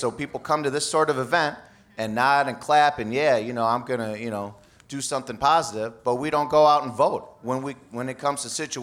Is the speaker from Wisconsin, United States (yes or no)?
yes; Milwaukee, Wisconsin, United States; I'm born and raised in Milwaukee, and I'm biracial.